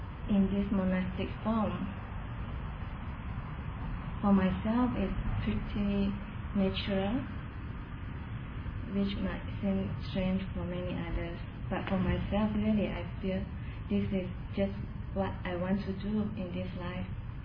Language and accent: English; Malaysia; I'm from Malaysia. I arrived at Santi 4 months ago